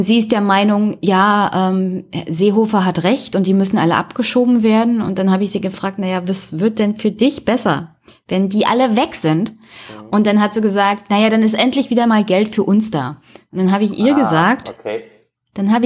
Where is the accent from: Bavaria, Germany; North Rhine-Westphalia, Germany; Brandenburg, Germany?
Brandenburg, Germany; ich komme ja aus Brandenburg, eher auch so abgehängte Region, ländlicher Raum.